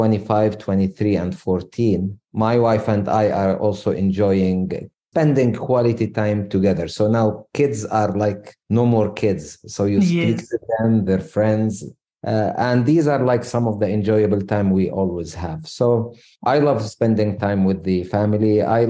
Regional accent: Jordan; also born or lived in Arabian Gulf; I come from a family that I was raised in Jordan and the Arabian Gulf.

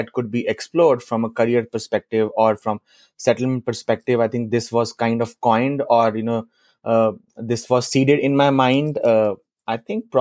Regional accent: Delhi, India; English is a second language; also born or lived in Germany; I was born and brought up in Delhi. You know, have spent I think most of my time in Delhi with my parents, and then obviously I moved to different you know cities to work. I moved to Germany to do my master.

